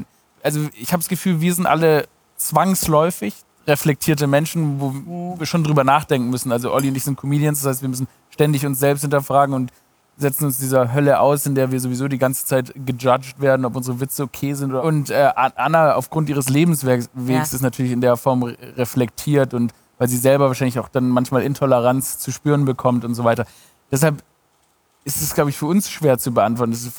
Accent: Baden-Württemberg, Germany; now in Berlin, Germany; Ich bin Schwabe in Berlin.

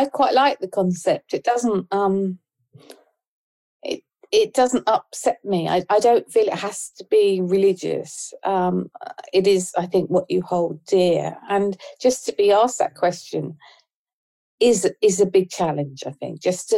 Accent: Ipswich, East of England, United Kingdom; born there; But I wasn't adopted. I was born in Ipswich. I hated it. I didn't fit in.

